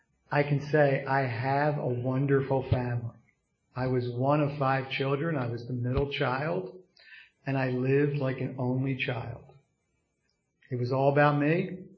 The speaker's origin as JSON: {"language": "English", "town": "Philadelphia", "region": "Pennsylvania", "country": "United States", "tie": "born or raised there", "said": "I grew up in Northeast Philadelphia, so in Northeast Philadelphia, you typically would start drinking between the age of 12 and 13."}